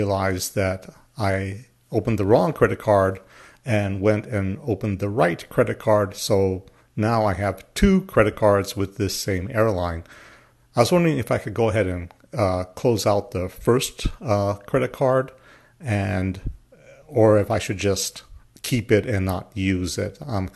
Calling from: Tucson, Arizona, United States; I'm from Tucson, Arizona.

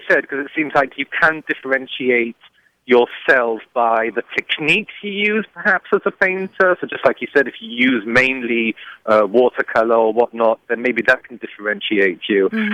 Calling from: Champaign, Illinois, United States; I'm calling you from Champaign, Illinois. I'm a graduate student at the University of Illinois.

